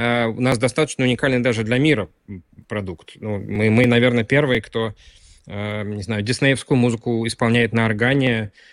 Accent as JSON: {"language": "Russian", "country": "Latvia", "said": "мы с гордостью говорим о том, что мы из Латвии, когда мы там где-то не дома."}